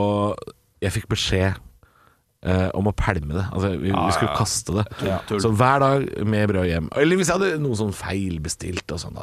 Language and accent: Norwegian; Drammen, Buskerud, Norway; Men vi er ikke briter. Jeg er fra Drammen.